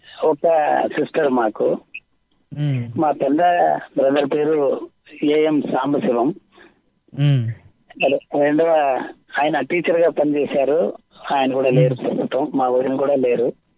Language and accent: Telugu; Srikalahasti, Andhra Pradesh, India; నా చిన్నతనం అంతా శ్రీకాళహస్తిలోనే.